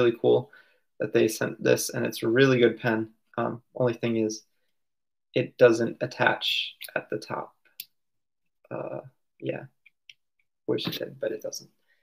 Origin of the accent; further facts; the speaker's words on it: Maryland, United States; I'm at my home where I grew up in Maryland, and I live here.